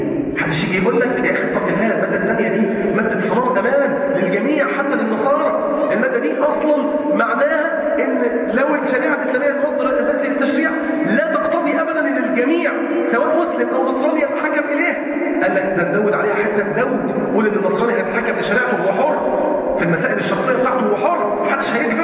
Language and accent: Arabic; Egypt; مش احنا ناس مصريين؟